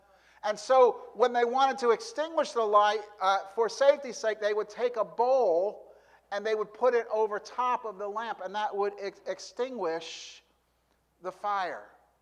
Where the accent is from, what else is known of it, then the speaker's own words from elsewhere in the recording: Paterson, New Jersey, United States; I grew up in Patterson, New Jersey, and we would sing, "Shine all over Patterson, I'm gonna let it shine."